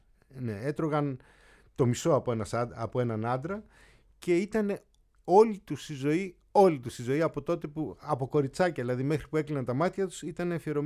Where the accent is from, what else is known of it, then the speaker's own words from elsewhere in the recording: Aegina, Attica, Greece; Από τη μάνα μου, από τον πατέρα μου, είμαι Αιγινίτης.